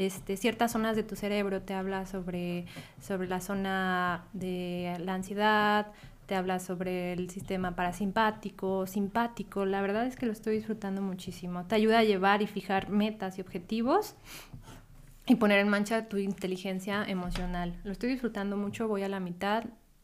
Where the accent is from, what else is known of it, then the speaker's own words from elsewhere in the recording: Guadalajara, Jalisco, Mexico; yo vengo de Guadalajara y en Guadalajara hay un platillo que se llama carne en su jugo